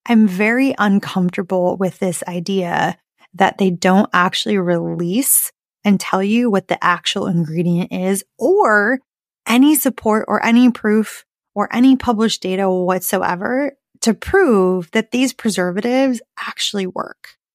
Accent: Arizona, United States; You know, I grew up in Arizona.

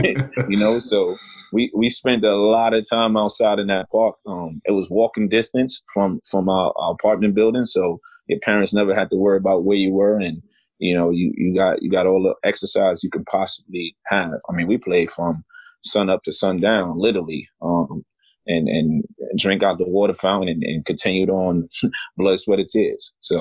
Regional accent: Bronx, New York, United States; Growing up in the Bronx and in New York City and the inner city and in the heart of the ghetto.

